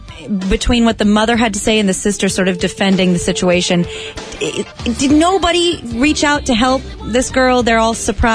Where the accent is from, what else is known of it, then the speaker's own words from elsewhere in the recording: Kansas, United States; I'm from Kansas and I haven't witnessed it firsthand, but maybe.